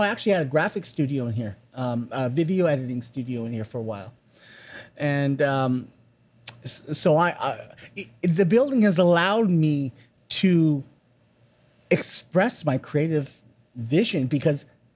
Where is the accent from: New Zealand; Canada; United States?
Canada; Toronto, Ontario; I was born in Toronto. My parents were born in, my dad was born in Toronto. My mom was born in New York. So I'm of a very small generation, like a second generation Chinese Canadian.